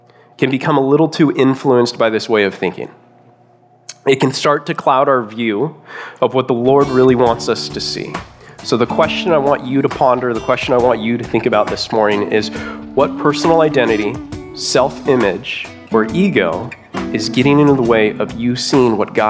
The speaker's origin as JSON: {"language": "English", "town": "Lake Arrowhead", "region": "California", "country": "United States", "tie": "born or raised there", "said": "I was born and raised up in Lake Arrowhead, up in the mountains, Big Bear area. You guys familiar with that, right?"}